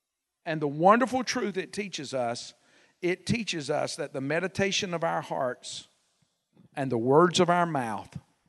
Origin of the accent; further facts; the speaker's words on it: Ashford, Alabama, United States; When I was a boy growing up in South Alabama, I grew up in a little country church outside of Ashford on the Green Front Road.